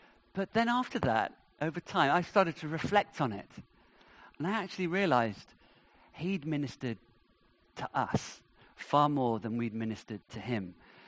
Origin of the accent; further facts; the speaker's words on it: United Kingdom; Please, I'm British.